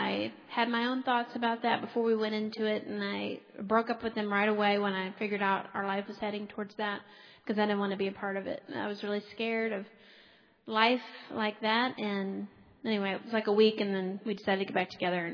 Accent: Louisiana, United States; I'm from Louisiana, and he's from Mississippi

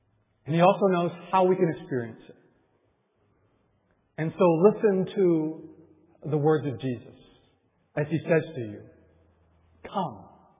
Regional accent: Japan; I'm originally from Japan.

